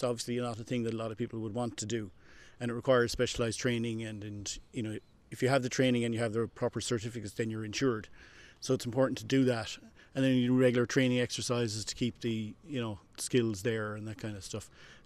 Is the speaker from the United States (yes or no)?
no; Claddagh, Connacht, Ireland; I'm from Claddagh, which you can nearly see my parents' house from here. So I'd always been around the water kind of thing.